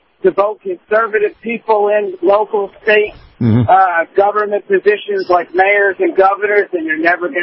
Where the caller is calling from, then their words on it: Daytona Beach, Florida, United States; I'm in Daytona Beach.